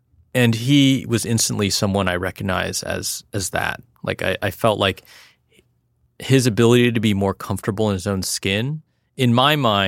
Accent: California, United States; And so for me, even growing up in the South Bay, I would always look at Japanese Americans

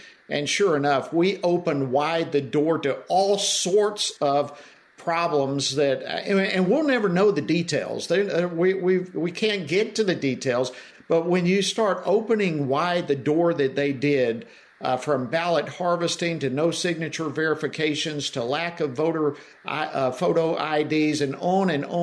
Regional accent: Georgia, United States; Well, I'm from Georgia and I know Georgia well

